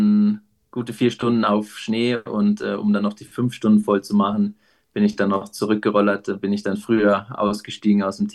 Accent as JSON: {"language": "German", "town": "Munich", "region": "Bavaria", "country": "Germany", "said": "ich komme eigentlich aus München, ist gar nicht so mittendrin in den Bergen, kann man sagen."}